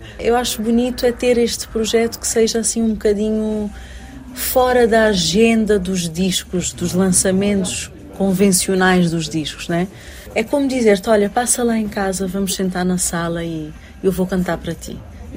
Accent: Cape Verde; Eu volto sempre para Cabo Verde. Vou para Cabo Verde. É família, é casa, é o mar. é o vento das ilhas. Eu vivi muito tempo fora, mas também vivi dentro. Nunca vivi um corte com Cabo Verde.

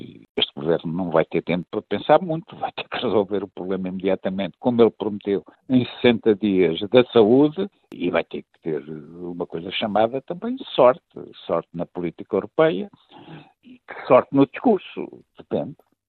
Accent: Portugal; como português e adepto deste regime competitivo

